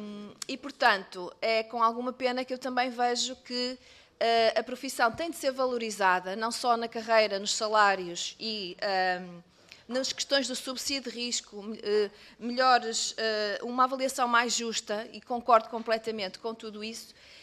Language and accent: Portuguese; Lousada, Porto, Portugal; Eu sou de Lousada e conheço muitos bombeiros de Lousada.